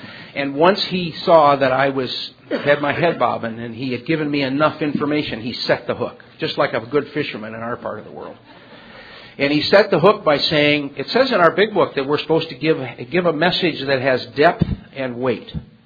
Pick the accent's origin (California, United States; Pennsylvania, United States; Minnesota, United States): Minnesota, United States; Minneapolis; Minneapolis, which is where I'm from.